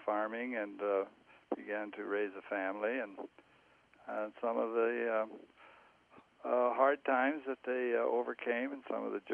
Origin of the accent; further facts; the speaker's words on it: Brayton, Iowa, United States; Okay, well, I was born in just outside of Brayton, Iowa, on a farm, and then we moved around a lot.